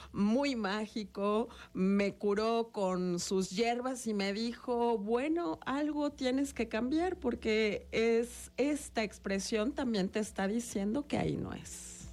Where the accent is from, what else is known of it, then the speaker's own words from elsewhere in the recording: Cuernavaca, Morelos, Mexico; born there; No soy de aquí, ni soy de allá. Bueno, nací en Cuernavaca, me fui a estudiar Derecho a Toluca. De ahí viajé a la Ciudad de México alguna temporada porque no tenía plaza.